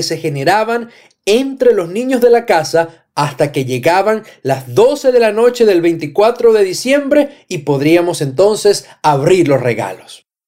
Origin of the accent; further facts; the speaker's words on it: Venezuela; En mi país, Venezuela, antes de la Navidad, acostumbrábamos a escribir cartas al niño